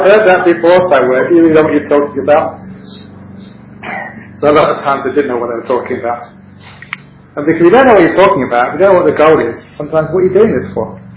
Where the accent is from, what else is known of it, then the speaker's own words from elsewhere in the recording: London, United Kingdom; Obviously, growing up in London, you know, for mostly Christian culture, I was really also interested in this idea of like God.